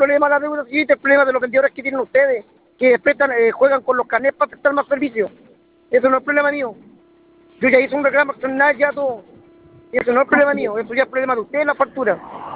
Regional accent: Valparaíso, Chile; Yo soy de Valparaíso.

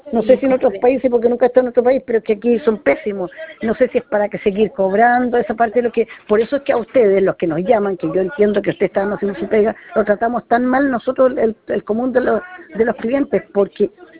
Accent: Ancud, Los Lagos, Chile; Nosotros somos de Ancud.

